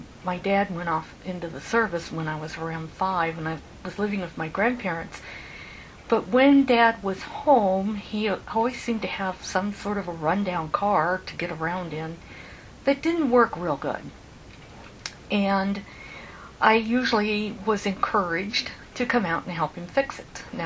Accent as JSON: {"language": "English", "town": "Tempe", "region": "Arizona", "country": "United States", "tie": "born or raised there", "also_born_or_lived": "Mesa", "said": "I was born in 1952 in Mesa, Arizona, and ROP or RLF, whichever you prefer. My childhood was spent in the Tempe area"}